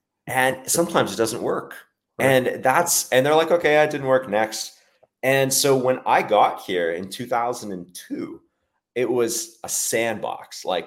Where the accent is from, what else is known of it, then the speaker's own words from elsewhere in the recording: Dubai, United Arab Emirates; also born or lived in Calgary, Canada; So I was born in Calgary in Canada. Basically immediately when I was about 3 years old, moved to Dubai. So I grew up here in Dubai.